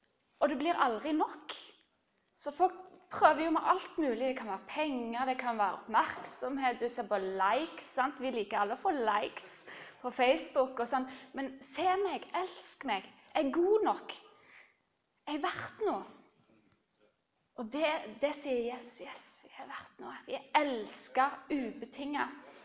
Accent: Ålgård, Rogaland, Norway; now in Bergen, Norway; Jeg er blitt bergenser i hjertet. Bodd her ganske lenge nå. Så 14 år. Men jeg er opprinnelig fra Ålgård.

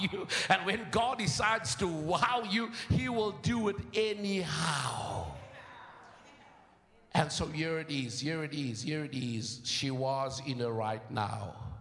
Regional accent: South Africa; I come from South Africa.

